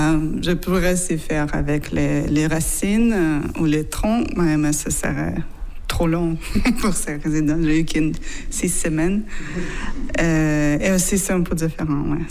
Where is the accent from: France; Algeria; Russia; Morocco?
Russia; French is a second language; also born or lived in Canada; now in Berlin, Germany; je viens de Russie, mais j'habitais au Canada, donc je suis canadienne. Maintenant, j'habite à Berlin.